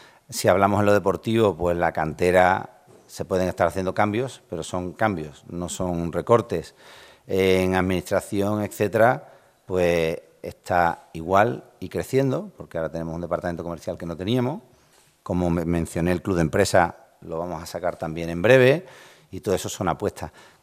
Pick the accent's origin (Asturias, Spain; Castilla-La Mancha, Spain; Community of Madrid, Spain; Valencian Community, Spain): Community of Madrid, Spain; Madrid; Y aunque soy madrileño y vivo en la ciudad al lado